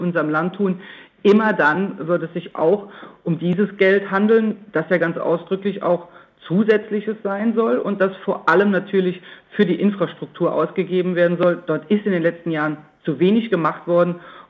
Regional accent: Saarland, Germany; Nun, ich bin froh für Deutschland und für mein Bundesland, dass es so kommt. Und wenn wir aus dem Saarland an der einen oder anderen Stelle ein bisschen dabei mithelfen konnten

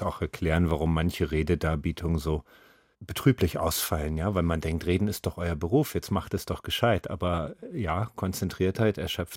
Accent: Northern Germany, Germany; Eine Redewendung, die ich als Norddeutsche mir übrigens verkneife in Bayern

